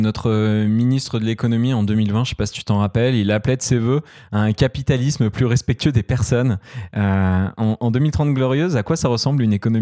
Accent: France; C'est un exercice difficile. On est français, nous, en plus.

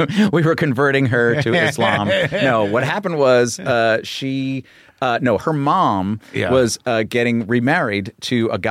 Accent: New York City, New York, United States; I grew up in New York City.

